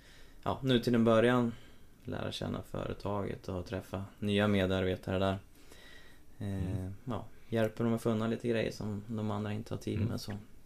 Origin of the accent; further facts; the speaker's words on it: Ljusdal, Gävleborg County, Sweden; Jag kom ju från Ljusdal där